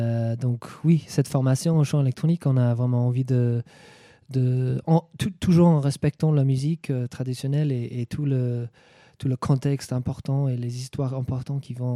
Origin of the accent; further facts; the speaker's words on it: Ireland; French is a second language; now in Strasbourg, France; Je viens d'Irlande, ça fait quelques années que je me suis installé à Strasbourg